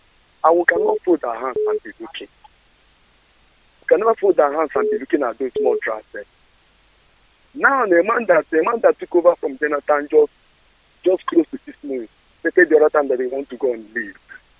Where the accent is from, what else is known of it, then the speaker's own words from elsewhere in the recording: Awka, Anambra, Nigeria; I'm also from down, I'm from Oka, Anambra State in Biafra.